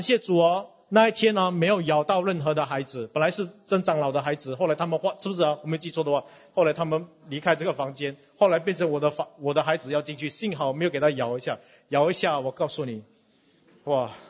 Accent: Singapore; 我们新加坡人经常都要被这个的蚊子叮一下啊

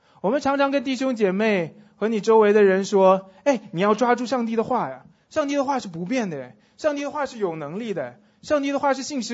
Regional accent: China; 这些曾经代表我作为一个中国人的方式，如今都已经变得不太一样了。

